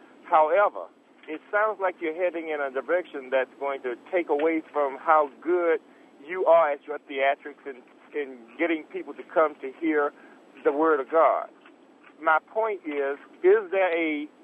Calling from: Atlanta, Georgia, United States; I'm calling from the Bible Belt, Atlanta.

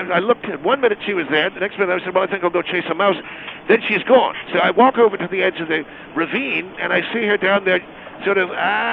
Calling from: Decatur, Georgia, United States; I'm calling from Decatur, Georgia.

